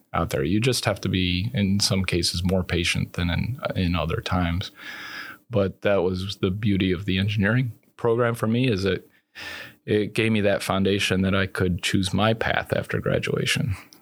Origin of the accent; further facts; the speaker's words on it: New York, United States; I grew up in Central New York